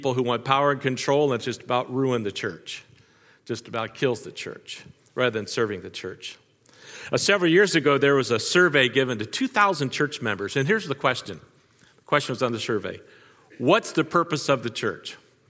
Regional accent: Mariemont, Ohio, United States; I grew up in Marymount, little town on the east side of town. It's where we grew up.

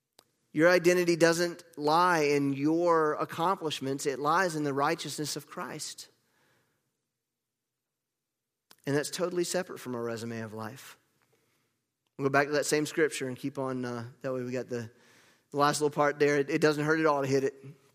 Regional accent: North Carolina, United States; I've shared with you guys, I grew up in North Carolina. We went to the beach at least once a year. We were only about 4 hours away from the beach.

